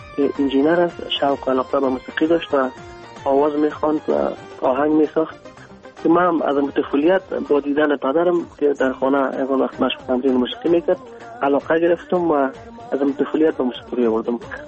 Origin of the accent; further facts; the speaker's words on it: Kabul, Afghanistan; born there; در کابل متولد شدیم، اما تمام افغانستان دوست دارم. همیشه فکر میکنم از پنجشیر، قندهار، پکتیا، لغمان، از تمامش هستم